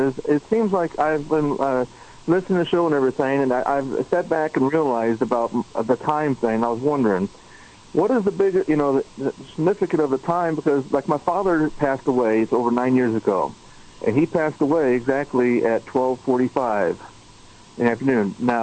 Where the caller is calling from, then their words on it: Harrison, Arkansas, United States; from Arkansas.